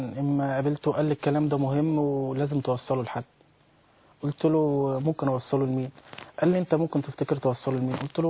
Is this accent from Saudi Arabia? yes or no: no; Giza, Giza Governorate, Egypt; انا اساسا من الجيزه